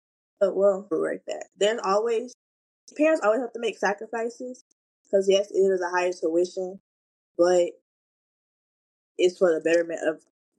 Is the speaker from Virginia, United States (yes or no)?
no; Tampa, Florida, United States; born there; now in Jacksonville, United States; I was born in Tampa, Florida, where my mom went to college at USF. When I went to my checkup, I was diagnosed with type 1 diabetes, which brought me to Jacksonville, where I live with my mom.